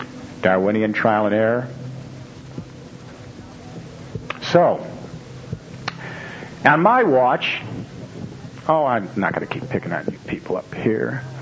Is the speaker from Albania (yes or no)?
no; Midwest, United States; I'm from the Midwest. Let's be civilized here.